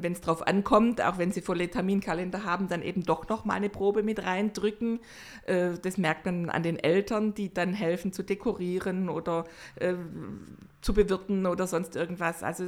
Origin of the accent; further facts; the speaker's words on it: Nürtingen, Baden-Württemberg, Germany; Wir sind umgezogen in meine alte Heimat, eben in Richtung Nürtingen.